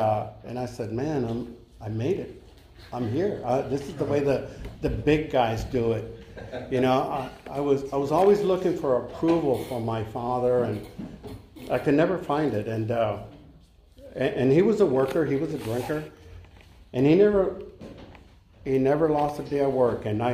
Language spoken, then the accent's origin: English; Arizona, United States; I was born and raised in Arizona. Come from a crazy family, a lot of violence and a lot of alcohol.